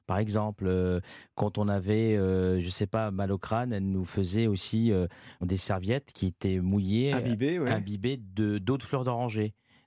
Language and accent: French; Oran, Oran Province, Algeria; J'ai grandi avec. D'abord, la cocotte minute qui siffle à Oran